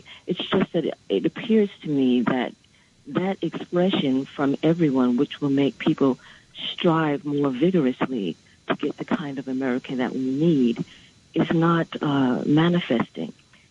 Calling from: Brooklyn, New York, United States; I'm calling from Brooklyn

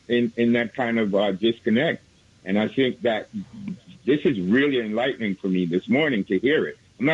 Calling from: Brooklyn, New York, United States; I'm calling from Brooklyn.

